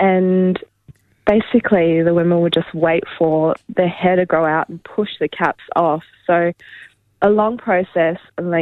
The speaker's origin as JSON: {"language": "English", "town": "Melbourne", "region": "Victoria", "country": "Australia", "tie": "born or raised there", "also_born_or_lived": "Brisbane", "said": "I was born in Brisbane and raised in Melbourne. And my mob's the Tagalog and Kutcha people from northwest Queensland, near Normanton and Croydon."}